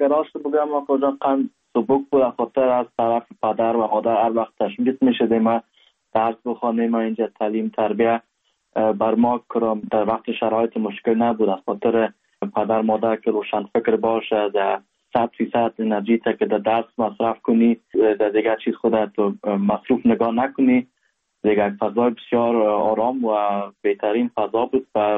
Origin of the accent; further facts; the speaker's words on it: Kabul, Afghanistan; now in Germany; از کابل هستم، پدر جانم کدماجر جانم مردوشان از کابل هست، پدر کلانای ما از کابل هست،